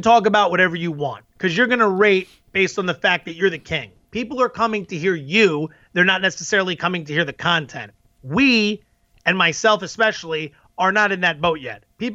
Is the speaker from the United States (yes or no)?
yes; Philadelphia, Pennsylvania, United States; because growing up in Philly and, you know, listening to what goes on at WFAN with him and his competitors, there's so much of that on the East Coast